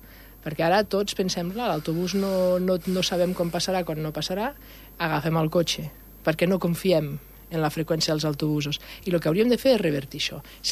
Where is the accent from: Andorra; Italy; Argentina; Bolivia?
Andorra; Escaldes, Escaldes-Engordany; Escaldenca. Jo Escaldes tot.